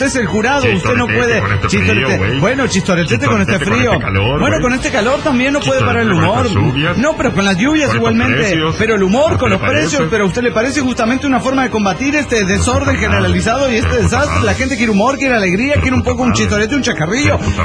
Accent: Guadalajara, Jalisco, Mexico; Soy el chef de Guadalajara, Jalisco, México.

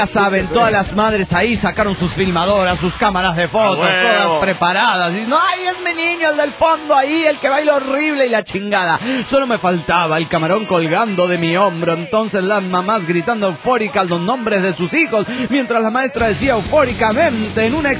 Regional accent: Guatemala; Estaba en sexto y era el Día de la Madre en Guatemala. Yo soy guatemalteco de nacimiento.

